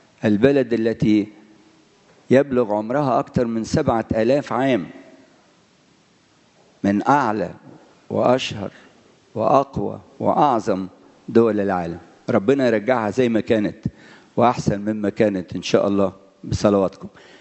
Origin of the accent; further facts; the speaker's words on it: Egypt; احنا سعداء وفخورين ان احنا نبقى مصريين.